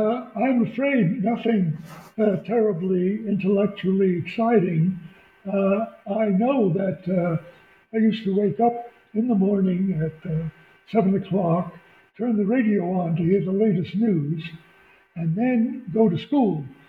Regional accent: United States; excuse me, Mr. Ambassador, I'm an American.

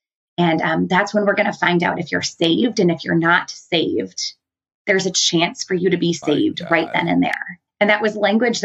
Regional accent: Wheaton, Illinois, United States; And growing up there, I grew up in a super loving family, was conservative in a lot of ways, but I grew up in the United Church of Christ, which has a history of being relatively progressive. And so it was like a little pocket of Christianity within Wheaton

